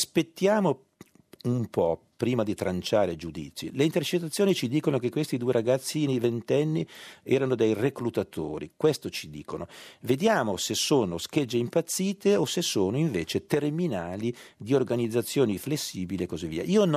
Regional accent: Milan, Lombardy, Italy; sono di Milano, ma comunque non c'entra niente

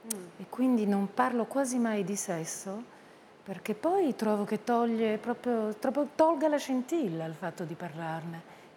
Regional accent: France; Italian is a second language; sono cresciuta in Francia e quindi ho un italiano un po' algido, non so, un italiano un po' educato

